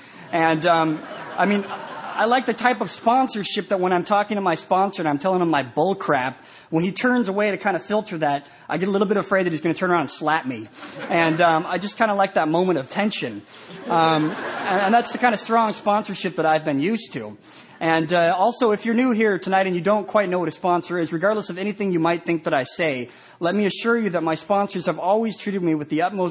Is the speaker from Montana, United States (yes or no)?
no; Denver, Colorado, United States; I grew up in Denver, Colorado. It's a wonderful city as well.